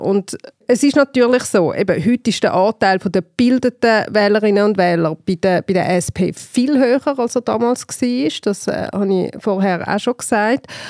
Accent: Winterthur, Zurich, Switzerland; Hey, Winterthur war fast eine Grossstadt in meiner Jugend.

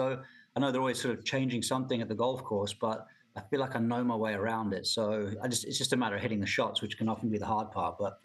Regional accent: United Kingdom; You know, as a British player, you always maybe think you'd have to be the Open Championship

